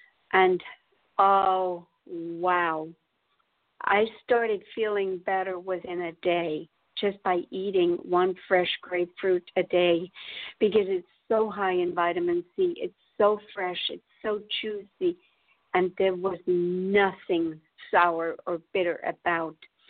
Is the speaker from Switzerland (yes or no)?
yes; Switzerland; I was born and raised in Switzerland